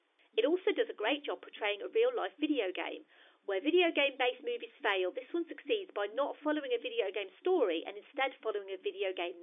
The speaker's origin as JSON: {"language": "English", "region": "Kentucky", "country": "United States", "said": "No, sir. I am from Kentucky."}